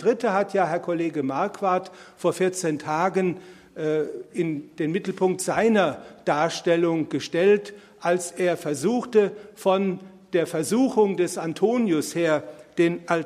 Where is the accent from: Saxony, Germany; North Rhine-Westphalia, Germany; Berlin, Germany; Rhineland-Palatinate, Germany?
Rhineland-Palatinate, Germany; Bingen am Rhein; born there; ich habe in Mainz studiert, ich bin in Bingen am Rhein geboren.